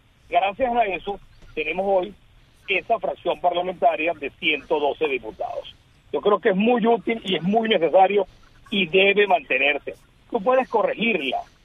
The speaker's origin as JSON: {"language": "Spanish", "country": "Venezuela", "said": "así somos los venezolanos"}